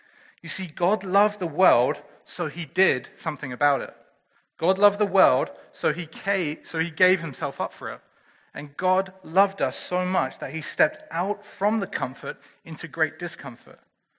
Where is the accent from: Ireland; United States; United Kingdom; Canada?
United Kingdom; England; I'm a man and it's partly because I'm English